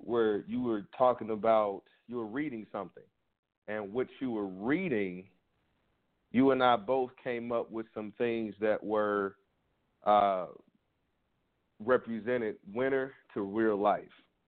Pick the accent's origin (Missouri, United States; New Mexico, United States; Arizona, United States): Missouri, United States; St. Louis; or my hometown, St. Louis, all those places that get snow